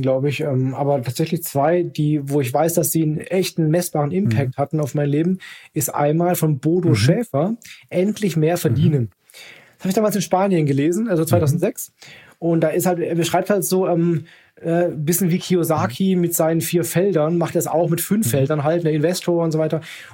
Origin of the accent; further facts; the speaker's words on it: Baden-Württemberg, Germany; Ich bin Schwabe, so auch eigentlich im Herzen und auch von der Geburt her